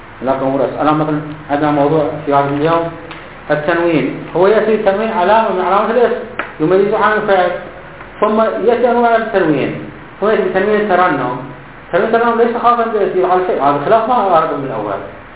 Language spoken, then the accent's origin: Arabic; Iraq; first language ku; Arabic is a second language; أنا لست عربية، قلت لكم أنا كردي الأصلي والنسبي، عربي الثاني والأدبي، فالمدارس الابتدائية والمتوسطة والإعدادية درسنا باللغة العربية في العراق